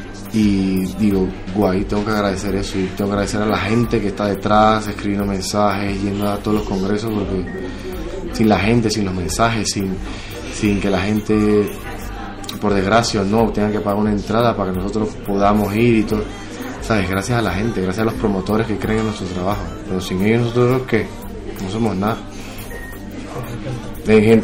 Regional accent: Panama; Vengo de Panamá, me ha costado mucho llegar hasta aquí

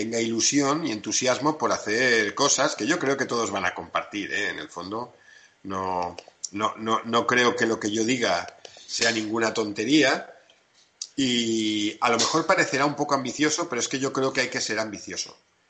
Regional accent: Balearic Islands, Spain; cuando volví a mi tierra, a Mallorca, pues seguí jugando aquí.

